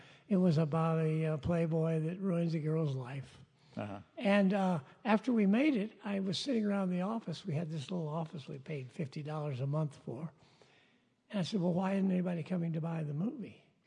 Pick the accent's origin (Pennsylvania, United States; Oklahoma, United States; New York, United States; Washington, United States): Oklahoma, United States; Oklahoma City; I'm from Oklahoma City.